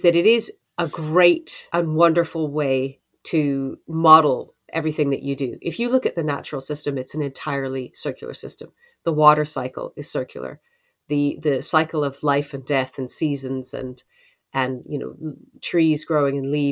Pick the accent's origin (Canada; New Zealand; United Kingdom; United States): Canada; We are all taught as children growing up in Canada that the hierarchy of waste, you should reduce first, reuse second, and recycle third.